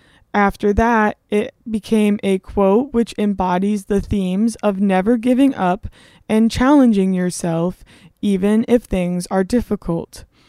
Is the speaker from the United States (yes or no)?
yes; Indiana, United States; I am from America and was born and raised in Northwest Indiana.